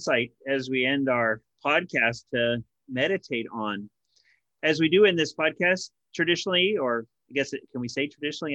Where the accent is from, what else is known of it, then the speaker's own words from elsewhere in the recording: Texas, United States; growing up in Texas, I heard it only in a negative way.